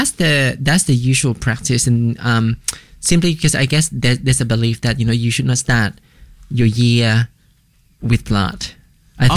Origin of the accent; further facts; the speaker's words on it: Vietnam; for me personally, I would travel to the countryside. Just like an hour of motorbi